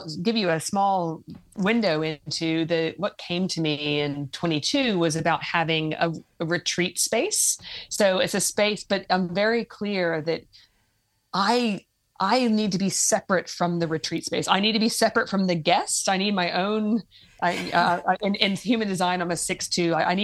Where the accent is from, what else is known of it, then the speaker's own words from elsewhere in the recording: United States; And even though being an American, I don't really go down the track of having my kids in my home for too long